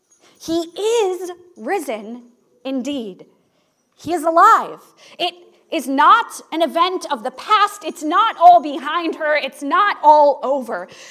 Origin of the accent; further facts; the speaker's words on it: Ohio, United States; like the former pastor of the little rural church I grew up in Ohio.